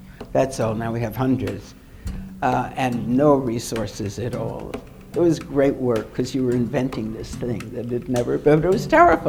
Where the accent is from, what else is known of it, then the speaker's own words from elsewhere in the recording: New York, United States; I'm a New Yorker, although I'm sure you'd think I'm a Southern Belle